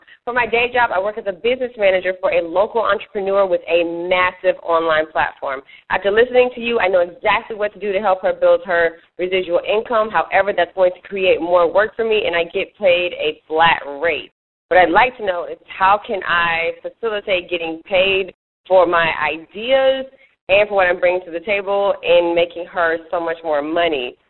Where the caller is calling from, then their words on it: Atlanta, Georgia, United States; I'm calling from Atlanta, Georgia.